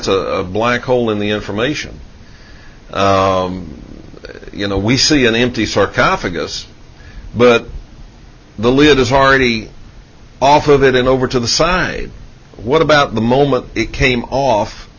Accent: Dallas, Texas, United States; I grew up in South Dallas, all right? So I know about it.

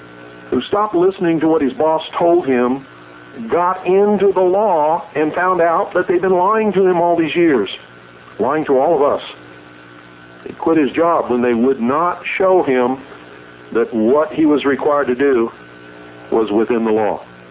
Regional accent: United States; I'm an American. I believe in our real government.

